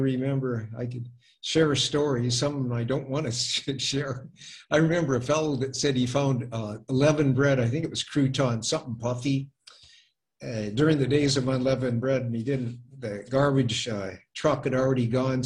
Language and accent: English; Illinois, United States; I remember I grew up in Illinois, went to school for all of my school time education in Illinois, graduated with an engineering degree from the University of Illinois